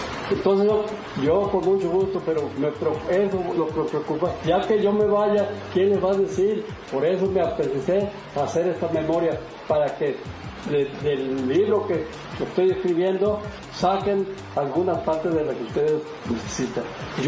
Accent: San José, Nayarit, Mexico; San José es la tierra en que nací, donde crecieron mis hijos y hice amigos.

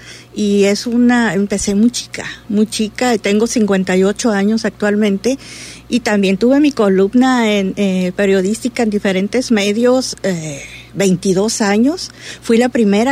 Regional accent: Puerto Vallarta, Jalisco, Mexico; born there; Ya pueden decir los que viven en Puerto Vallarta y los que nacimos en Puerto Vallarta, que sus letras son vallartenses.

